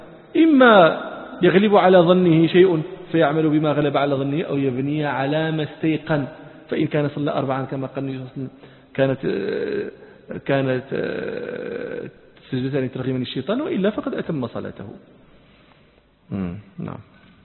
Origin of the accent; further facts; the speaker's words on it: Morocco; لكن في كثير من البلدان نحن عندنا في المغرب وكذا النافذة هذه من زجاج